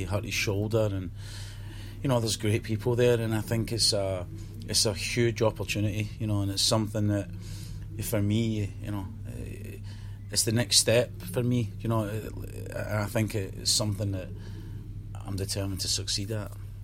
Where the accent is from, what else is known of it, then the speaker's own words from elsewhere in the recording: Bellshill, Scotland, United Kingdom; born there; also born or lived in Glasgow; I was born in Bells Hill, and I lived in Glasgow and for a while, and my family's all from Glasgow